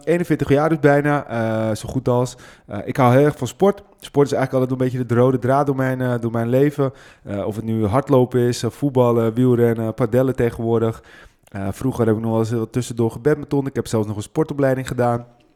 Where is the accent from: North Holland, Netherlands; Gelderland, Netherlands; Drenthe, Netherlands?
North Holland, Netherlands; Hem; now in Zwaag, Netherlands; 41 jaar. Dus ik ben in vergelijking met jou nog een broekie. Ik zeg altijd, ik kom oorspronkelijk uit Hem. Maar ik woon nu in Zwaag